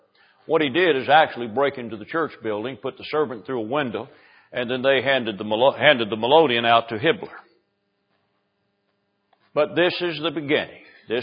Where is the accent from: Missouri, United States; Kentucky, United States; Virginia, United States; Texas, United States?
Kentucky, United States; Something happened among churches of Christ some years ago in my home state of Kentucky.